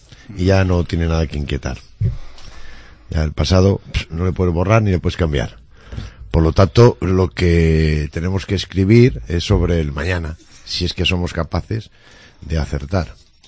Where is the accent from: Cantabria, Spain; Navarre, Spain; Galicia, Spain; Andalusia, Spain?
Cantabria, Spain; Los Corrales de Buelna; yo que soy más de pueblo que tú eres de Torrelavega, yo soy de Los Corrales.